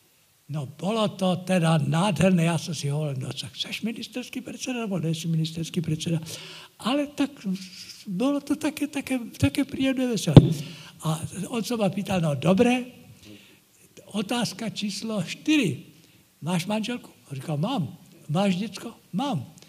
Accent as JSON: {"language": "Slovak", "town": "Brno", "region": "South Moravian Region", "country": "Czechia", "second_language": "Slovak", "said": "ja som Brňák, tak keď je tam moravská slovenčina, tak musíte odpustiť nejaké tie slova. Inak vám to poviem v nemčine, v angličtine, v francúzštine, aj v japonštine."}